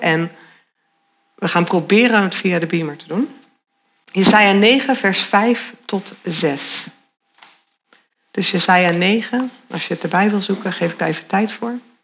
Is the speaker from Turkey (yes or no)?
no; Randstad, Netherlands; now in Emmeloord, Netherlands; Nou, ik kom uit de Randstad.